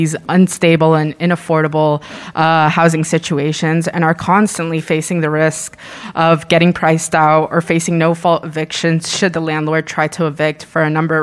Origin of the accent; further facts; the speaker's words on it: Boston, Massachusetts, United States; growing up in East Boston, I saw many of my friends and my family members move away from the neighborhood, be priced out of their homes.